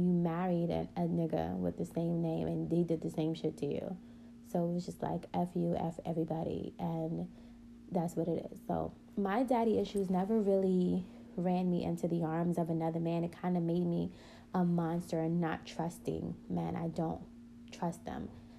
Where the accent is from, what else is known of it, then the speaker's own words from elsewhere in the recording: Queens, New York, United States; growing up in New York, we grew up in Queens, and it was a small world.